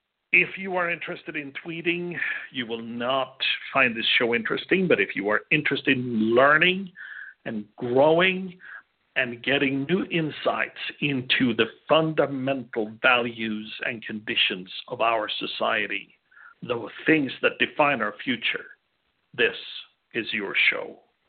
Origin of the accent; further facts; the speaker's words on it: Sweden; moved away as an adult; I grew up in Sweden. I've seen the so-called soft version of socialism. I endured it. I hated it. I left it.